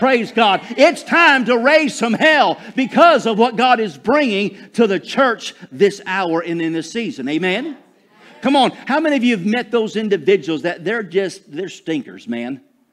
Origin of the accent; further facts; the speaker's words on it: Michigan, United States; Everybody asks me, say, where are you from? I'm from Michigan. You ain't from Michigan. I'm like, yes, I am. I just hang around these Southern guys, you know, and I start talking Southern.